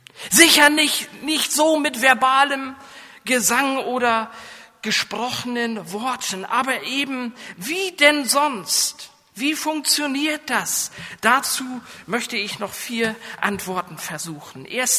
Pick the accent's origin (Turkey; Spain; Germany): Germany; Lower Saxony; accent: coastal North German; Oh, mein Dialekt ist so schrecklich, so von der Küste her geprägt, oder wie soll ich hier sagen? Selbst im norddeutschen Raum falle ich noch immer auf, dass ich nicht aus der Gegend von Hannover komme, sondern aus der Nordheide